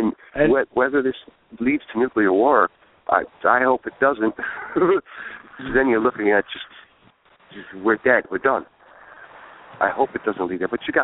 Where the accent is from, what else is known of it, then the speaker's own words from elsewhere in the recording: New York, United States; the Pope came to my home state, New York.